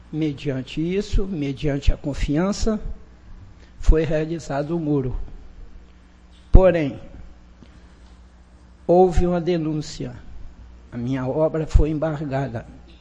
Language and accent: Portuguese; Bicas, Minas Gerais, Brazil; Sou nascido e criado em Bicas.